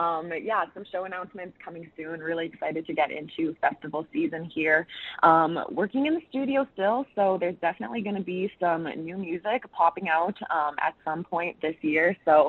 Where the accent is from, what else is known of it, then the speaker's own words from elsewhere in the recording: Prince Albert, Saskatchewan, Canada; also born or lived in Calgary; You know, I grew up in Prince Albert, you know, lived in Calgary, but I do have that experience of kind of being out on the farm too.